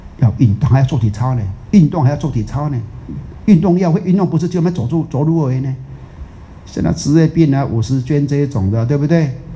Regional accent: Taiwan

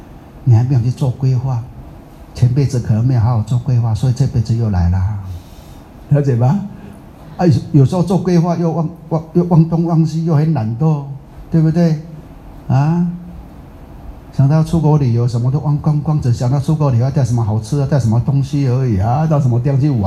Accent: Taiwan; 以前我们乡下是这样呢。50年前，我们台湾的乡下刚崩坏的乡下都这样呢。

